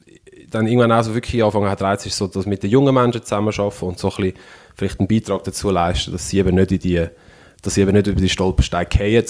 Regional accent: Switzerland; Ich bin ein weisser Mann, ich bin ein sehr männlich aussehender Mann, ich bin relativ kräftig, relativ gross, ich bin in der Schweiz aufgewachsen

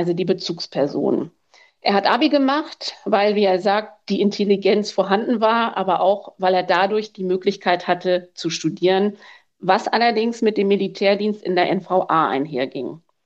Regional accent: West Germany, Germany; habe ich mich natürlich als Wessi gefragt

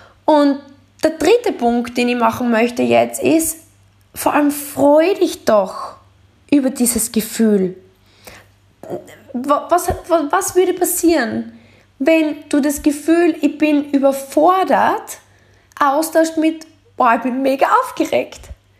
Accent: Deutschlandsberg, Styria, Austria; ich bin aufgewachsen in Deutschlandsberg, da geht es auf die Weinebene hoch und das ist so eine Steigung.

